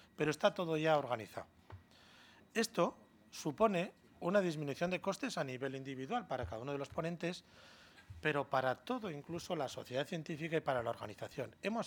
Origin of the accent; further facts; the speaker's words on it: Bilbao, Basque Country, Spain; Como bilbaíno lo digo con orgullo.